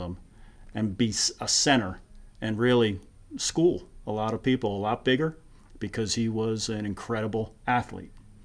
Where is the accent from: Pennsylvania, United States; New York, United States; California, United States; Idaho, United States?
Pennsylvania, United States; Philadelphia; I would say growing up in the Philly area, it was probably a tie between Mike Schmidt and Charles Barkley.